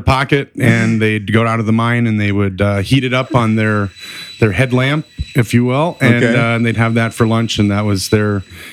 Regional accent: Michigan, United States; I am originally from the Upper Peninsula of Michigan. I'm very proud of this fact. People know me as a Youper.

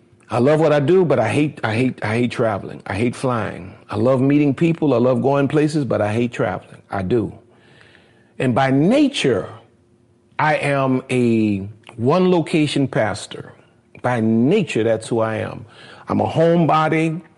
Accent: New Orleans, Louisiana, United States; Katrina, and I'm from New Orleans.

